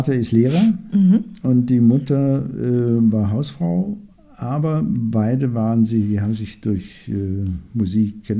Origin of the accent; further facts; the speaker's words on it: Oberndorf am Neckar, Baden-Württemberg, Germany; In Schwaben. Tiefes Schwabenland.